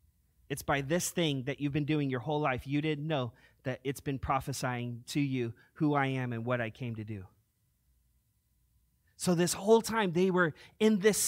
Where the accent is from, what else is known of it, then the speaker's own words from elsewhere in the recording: Long Beach, California, United States; And in my growing up in Long Beach, I connected more with, you know, the hip-hop culture, right?